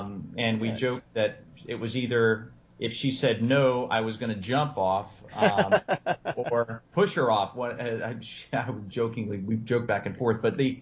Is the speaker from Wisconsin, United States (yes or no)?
no; Florida, United States; And so I'm originally from Central Florida, and so my parents, and I said, I'm getting married and I need to find a job.